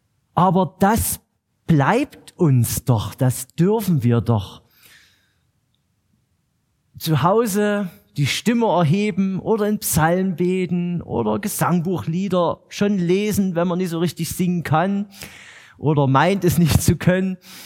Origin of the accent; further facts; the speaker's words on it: Saxony, Germany; Ich stamme aus der Nähe von Chemnitz und offensichtlich ließ es sich nicht verleugnen, dass ich kein Ur-Markneukirchner war.